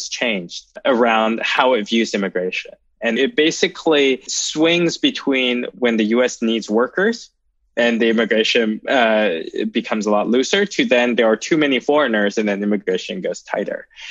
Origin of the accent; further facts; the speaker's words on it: China; now in United States; You know, my family, when I came over here from China, we spent almost 5 months of rent money on immigration attorneys just because we didn't know any better.